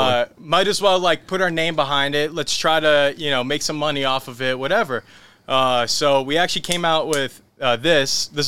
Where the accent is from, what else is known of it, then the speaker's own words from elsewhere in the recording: Orlando, Florida, United States; So I'm from Orlando. Yeah, my family's Albanian. Came from New York